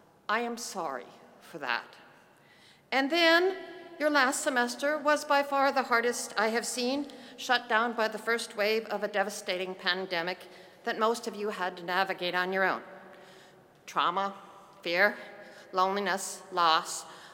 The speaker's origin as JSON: {"language": "English", "region": "Minnesota", "country": "United States", "tie": "born or raised there", "said": "but I grew up in Minnesota, where the death penalty was abolished in 1911, so I never thought about it."}